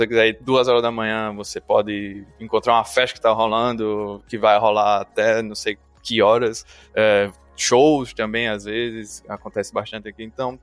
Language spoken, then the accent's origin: Portuguese; Maceió, Alagoas, Brazil; moved away; Eu vim de Maceió, né? Então, apesar de ser uma cidade teoricamente grande, não tinha muita coisa que fazer além de praia e shopping.